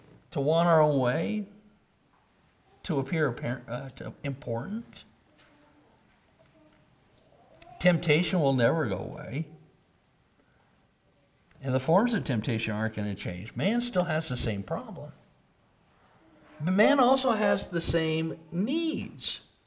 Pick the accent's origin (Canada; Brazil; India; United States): United States; Portland, Oregon; born there; You guys know I'm West Coast, you know, California. I was born in Oregon. Specifically, I was born in Portland.